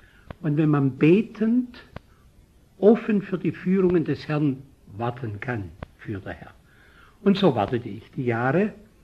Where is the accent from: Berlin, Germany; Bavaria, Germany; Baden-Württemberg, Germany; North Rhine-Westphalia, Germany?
Baden-Württemberg, Germany; Reutlingen; Nun von Bad Liebenzell nach Reutlingen, in die Gegend, wo ich herkomme, ist ja nicht so schrecklich weit.